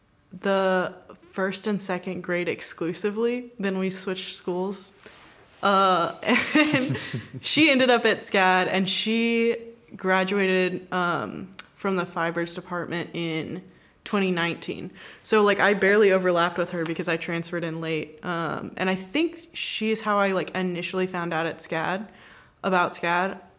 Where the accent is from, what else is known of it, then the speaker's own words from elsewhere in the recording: Texas, United States; now in Savannah, United States; Well, I grew up in Texas. I live in Savannah pretty much full time now.